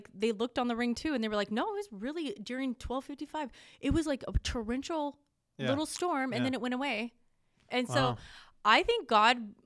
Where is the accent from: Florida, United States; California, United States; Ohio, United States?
California, United States; And sorry, we're from California.